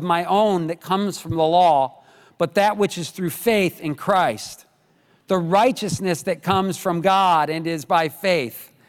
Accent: New York, United States; I'm a New Yorker. Most of you know that. However, I live in upstate New York.

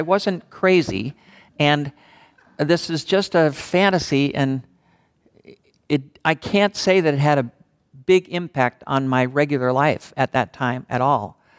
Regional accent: Pacific Northwest, United States; also born or lived in New York; So I was born in New York and lived with my family there from the ages of 1 to 5 when my family moved out here to the Pacific Northwest.

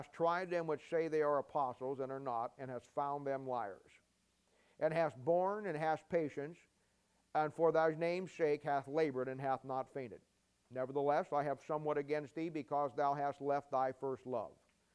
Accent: Ohio, United States; We're from Ohio, see, so I'm somewhat of an Ohio State fan.

